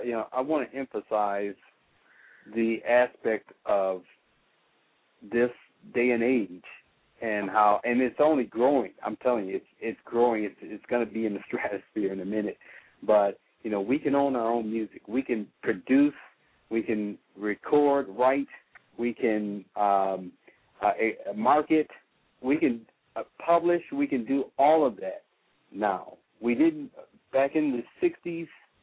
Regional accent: Flint, Michigan, United States; We're all from Flint.

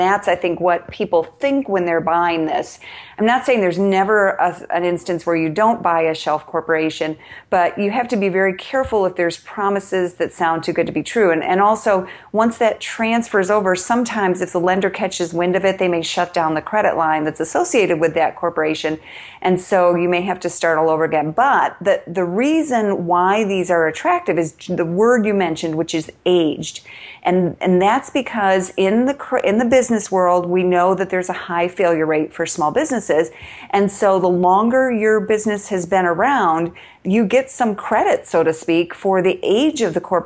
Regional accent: Midwest, United States; And, you know, I come from a very practical background. I'm from the Midwest, so I'm trying to tell it like it is.

